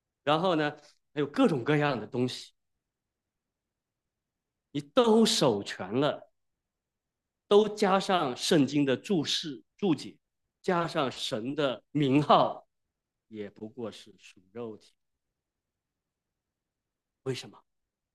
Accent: Wenzhou, Zhejiang, China; 现在不用中国人，只有我一个温州人。

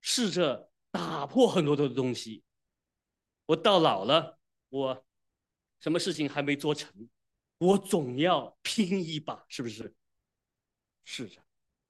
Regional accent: southern China, China; 我是南方人，我是南方人。

